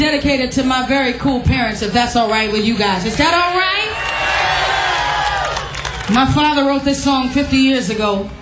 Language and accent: English; New York, United States; because I grew up in New York City, in Harlem during the hip-hop era.